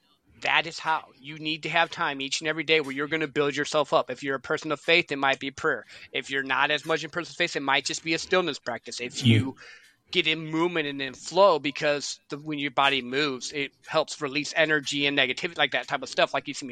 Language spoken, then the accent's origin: English; Hartford, United States; I grew up in Hartford in a little country town.